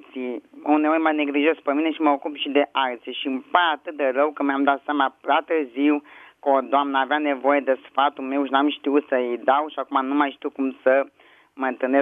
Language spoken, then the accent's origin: Romanian; Bucharest, Romania; Sunt din București